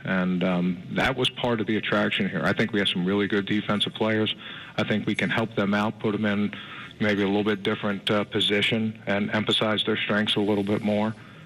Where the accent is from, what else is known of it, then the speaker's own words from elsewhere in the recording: Baltimore, Maryland, United States; I grew up in Baltimore, so I've been missing my tasty cakes.